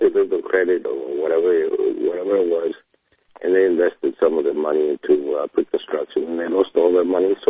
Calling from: Miami, Florida, United States; Good evening, Mike. Thank you for taking my call. I'm from Miami.

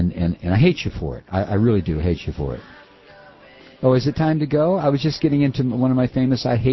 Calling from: Vacaville, California, United States; I'm from Vacaville and 100% behind Cindy.

